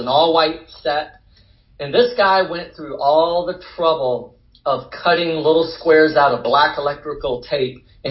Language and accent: English; Charleston, South Carolina, United States; now in Athens, United States; He lives here in Athens. So we grew up together in Charleston.